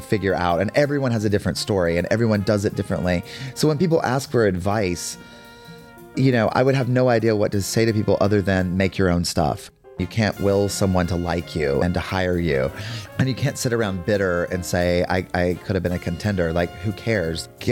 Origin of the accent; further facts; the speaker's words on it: Lincolnton, North Carolina, United States; I am from Lincolnton, North Carolina.